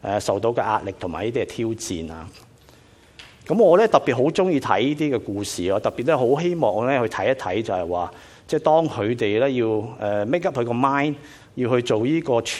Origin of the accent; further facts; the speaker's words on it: China; 或者我哋中國人講啦，只不過係聽教同埋聽話啊